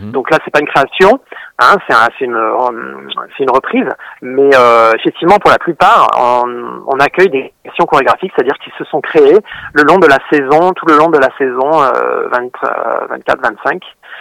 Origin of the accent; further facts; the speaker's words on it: Avignon, Provence-Alpes-Côte d'Azur, France; born there; Moi, je suis né à Avignon.